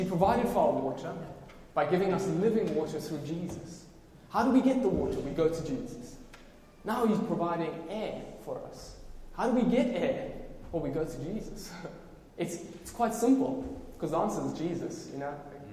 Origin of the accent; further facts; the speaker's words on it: South Africa; I'm South African, my defense. We eat it like that.